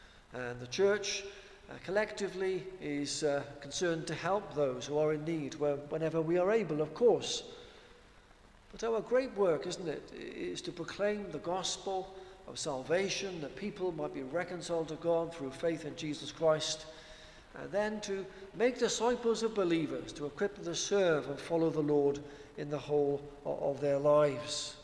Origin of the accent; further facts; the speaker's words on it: Wales, United Kingdom; now in South West England; I'm from South Wales originally, so I still support the Welsh team.